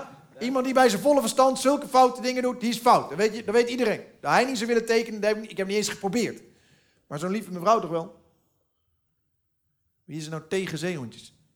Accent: Julianadorp, North Holland, Netherlands; also born or lived in larger city; Toen ik groeide op in Julianendorp, weet je.

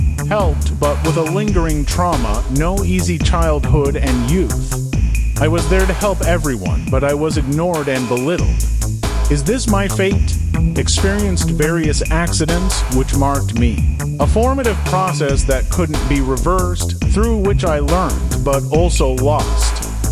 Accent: Limburg, Netherlands; Born and raised in the Netherlands Limburg, born healthy but with a problem

